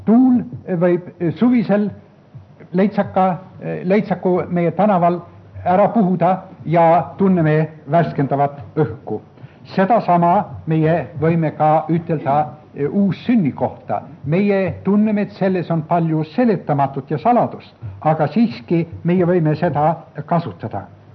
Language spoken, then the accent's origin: Estonian; Saare County, Estonia; Mina olen sündinud ja kasvanud seal maal, mida nimetati tuulikute maaks.